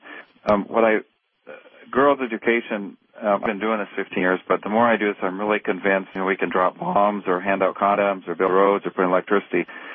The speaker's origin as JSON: {"language": "English", "region": "Minnesota", "country": "United States", "also_born_or_lived": "Tanzania", "said": "I grew up in Africa 15 years. My parents were, I'm Midwestern, Minnesota."}